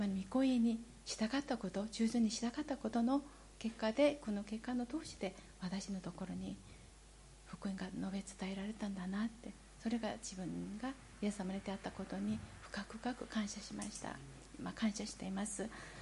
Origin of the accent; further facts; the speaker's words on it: South Korea; Japanese is a second language; 私はあの韓国で育って韓国で信仰生活もしたんですけれども